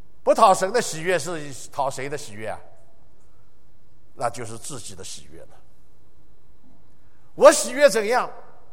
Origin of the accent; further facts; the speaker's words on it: China; 现在很多人尤其我们中国人啊，很容易有这样的一种思想啊